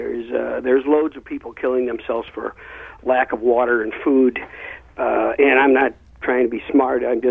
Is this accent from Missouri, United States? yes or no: yes; Normandy, Missouri, United States; I grew up in Normandy and later on moved down the road